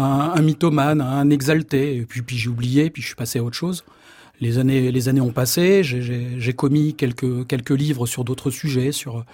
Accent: Paris, Île-de-France, France; born there; Je suis né à Paris, mais le village d'origine de mon père se situe juste à côté.

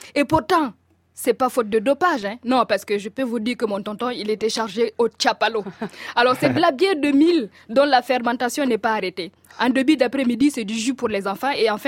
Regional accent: Fada Ngourma, Est, Burkina Faso; À Fada Ngourma, ma ville natale, on faisait la fête quand les cyclistes du Tour du Faso arrivaient.

